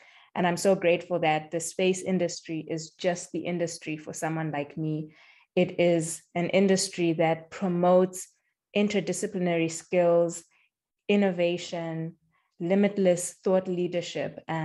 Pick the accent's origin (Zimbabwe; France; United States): Zimbabwe; Bulawayo; born there; I was born in Bulawayo, Zimbabwe, which is the arts and culture hub of Zimbabwe.